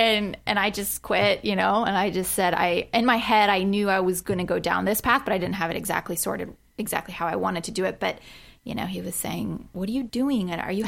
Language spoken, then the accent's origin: English; California, United States; growing up in Orange County, you don't go to L.A. a lot, which is weird.